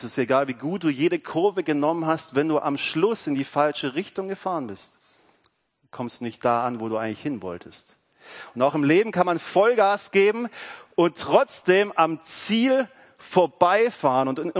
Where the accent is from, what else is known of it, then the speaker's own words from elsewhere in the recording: Rohrau, Lower Austria, Austria; ich komme aus Rohrau mit dem Hans gemeinsam in der Gemeinde.